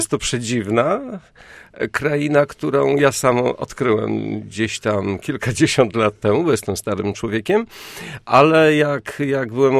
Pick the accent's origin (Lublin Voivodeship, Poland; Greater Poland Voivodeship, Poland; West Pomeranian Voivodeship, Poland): West Pomeranian Voivodeship, Poland; Sławno; born there; urodzony w Sławnie, na Pomorzu.